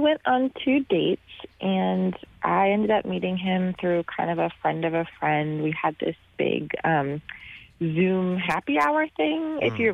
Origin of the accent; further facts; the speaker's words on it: Austin, Texas, United States; from Austin, and I can't beat Booker.